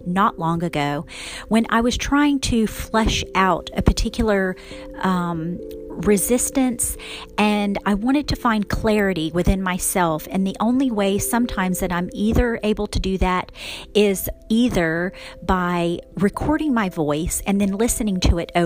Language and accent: English; Brooksville, United States; why I would be searching in Brooksville, my hometown, to find a house to live on.